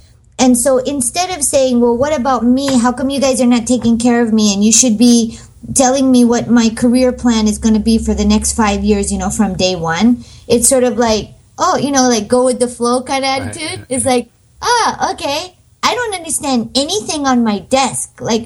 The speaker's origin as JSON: {"language": "English", "region": "Hawaii", "country": "United States", "tie": "born or raised there", "lives_now": "Japan", "said": "Well, I grew up in Hawaii, so I always had kind of an affinity for Japan."}